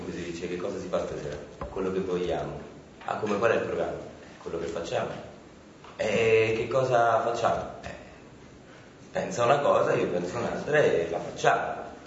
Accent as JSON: {"language": "Italian", "town": "Rome", "region": "Lazio", "country": "Italy", "said": "io ho provato nel mio quartiere di periferia, io sono di Roma"}